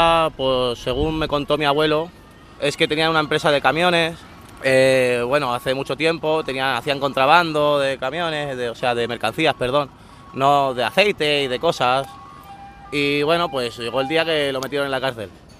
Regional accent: Catalonia, Spain; yo soy gitano, español y catalán.

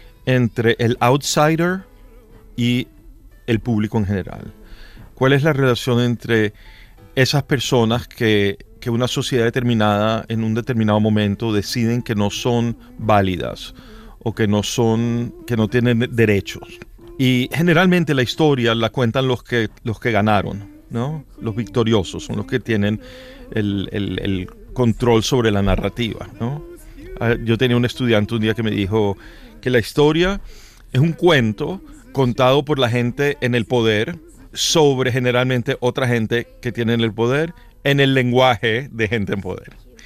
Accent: Venezuela; also born or lived in New York; yo soy un escritor gay. Yo también soy un escritor latino. Yo también soy un escritor venezolano. Yo también soy un escritor neoyorquino. Yo también soy un escritor judío.

